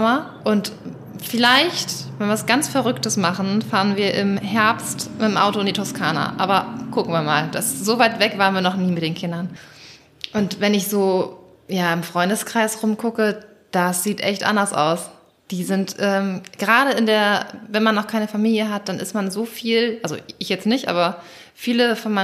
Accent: Schleswig-Holstein, Germany; in dem Ort, wo ich herkomme, der hat 300 Einwohner, so mitten in Schleswig-Holstein.

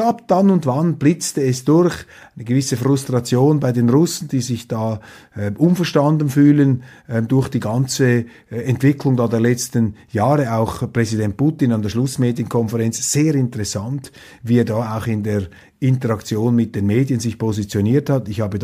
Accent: Switzerland; Und mir fehlt natürlich als Schweizer Kleinstaatler die Begrifflichkeit

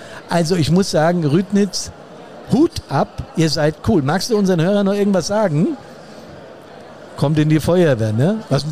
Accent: Hesse, Germany; Frankfurt am Main, da in der Nähe, wo ich herkomme.

